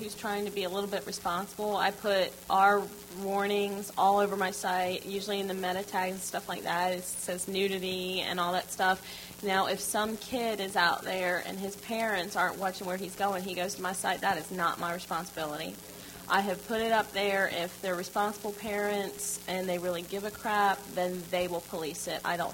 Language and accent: English; Charlotte, North Carolina, United States; I'm from Charlotte, North Carolina, and there's been quite a few incidences up there